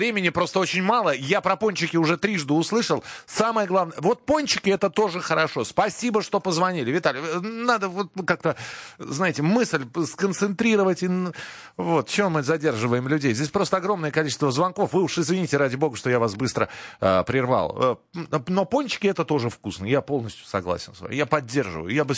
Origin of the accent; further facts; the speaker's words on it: Moscow, Russia; я же из Москвы, где же я листочки мяты-то найду?